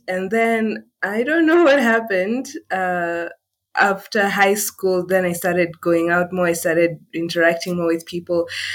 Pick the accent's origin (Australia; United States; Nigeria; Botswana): Botswana; also born or lived in Nairobi, Kenya; I was born in Nairobi, however, raised in Botswana in Southern Africa.